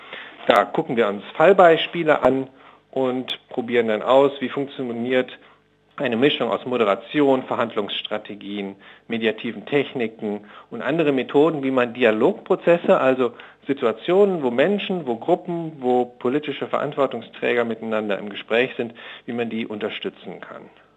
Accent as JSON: {"language": "German", "region": "Berlin", "country": "Germany", "said": "Wenn ich das jetzt für mich, ich bin Berliner, überlege, ich wohne in der Nähe des Mauerparks"}